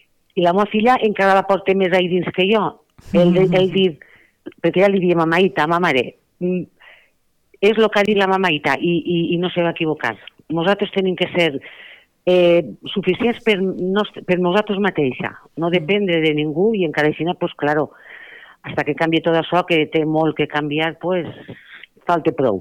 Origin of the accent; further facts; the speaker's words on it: Vila-real, Valencian Community, Spain; no visc ací a Villarreal i per a mi Villarreal és el meu poble, és el meu poble.